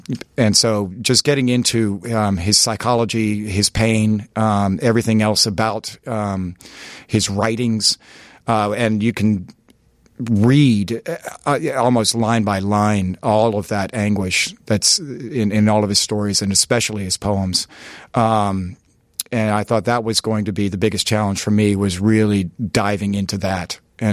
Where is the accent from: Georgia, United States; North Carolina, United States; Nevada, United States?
North Carolina, United States; I grew up in North Carolina.